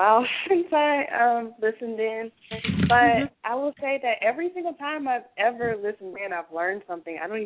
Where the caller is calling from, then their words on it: Georgia, United States; I'm calling from Georgia.